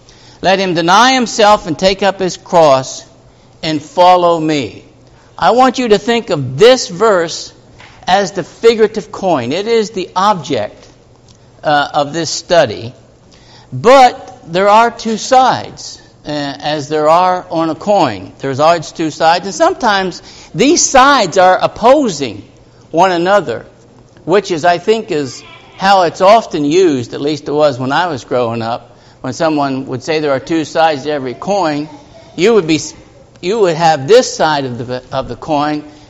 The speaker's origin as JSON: {"language": "English", "region": "Pennsylvania", "country": "United States", "tie": "born or raised there", "said": "when I grew up in Appalachian Mountains of Pennsylvania, it was a common phrase to say, there are two sides to every coin."}